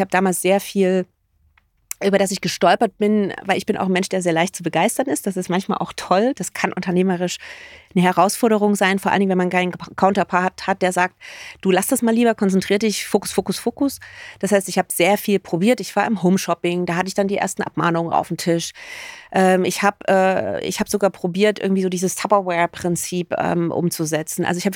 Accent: East Germany, Germany; ich bin ja Ossi und ich hatte damals das große Vergnügen, dass ich Westverwandtschaft hatte

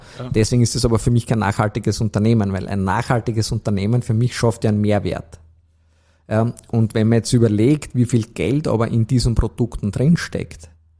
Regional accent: Austria; Also muss man wirklich stolz sein als Österreicher

